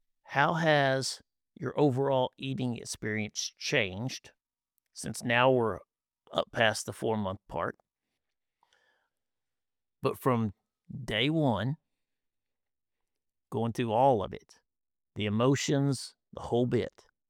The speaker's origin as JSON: {"language": "English", "region": "Texas", "country": "United States", "said": "Like you, I'm from Texas."}